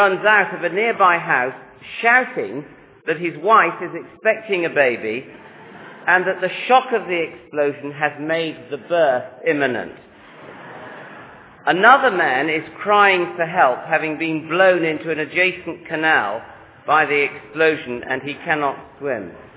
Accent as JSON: {"language": "English", "region": "England", "country": "United Kingdom", "said": "as you can tell, I'm an Englishman, but I work in Scotland."}